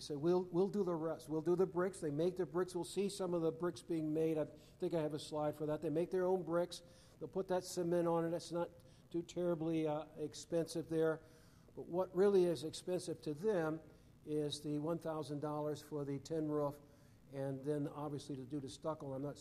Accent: United States; well, I'm from America and they're trying to make things as comfortable as possible because they know I'm from the U.S. and obviously not accustomed to living in the rough.

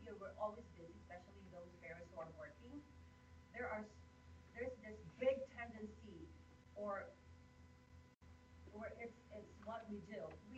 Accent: Philippines; as a Filipino, you know, we grew up in the Philippines

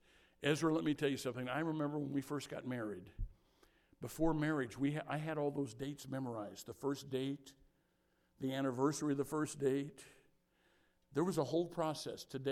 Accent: Illinois, United States; When I was a kid, growing up in Jersey County, Illinois, I don't know if you've ever seen these.

